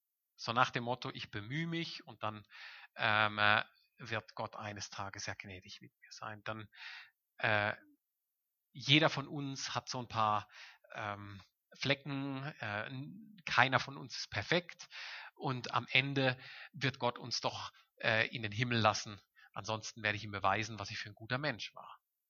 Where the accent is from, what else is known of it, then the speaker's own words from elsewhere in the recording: Southern Germany, Germany; Ich komme aus dem Süden Deutschlands